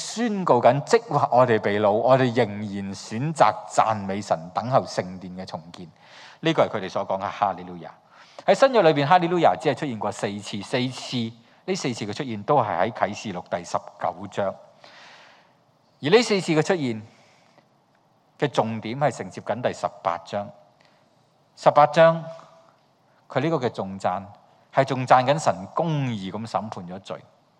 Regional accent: Hong Kong; 我们作为香港人

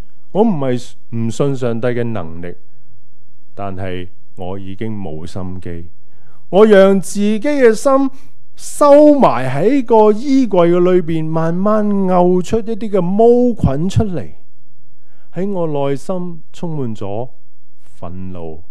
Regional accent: Hong Kong; 我是一个香港人，我是一个中国人，

